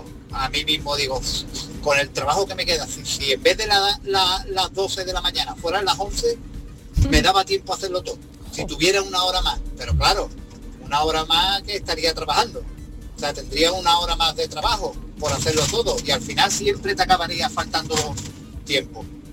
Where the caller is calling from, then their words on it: Málaga, Andalusia, Spain; de Málaga. Yo llevo 30 años repartiendo mensajería.